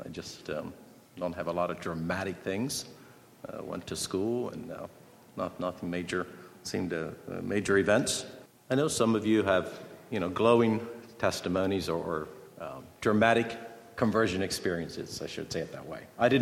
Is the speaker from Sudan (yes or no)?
no; Lancaster, Pennsylvania, United States; I grew up in Lancaster, Pennsylvania. I was born into a very godly home, a large family, fairly large.